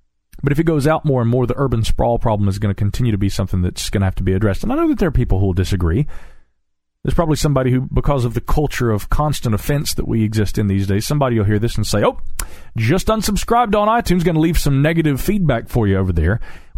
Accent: Asheville, North Carolina, United States; Right here in my hometown of Asheville, for instance, there are many people who are against the idea of building new skyscrapers and buildings in our little mountain town.

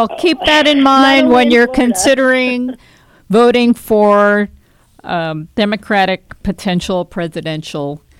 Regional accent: New York, United States; also born or lived in California / France; I'm a New Yorker. I grew up in New York. I mean, I've lived in California. I've lived in the south of France. I've been around. But now I'm back in New York.

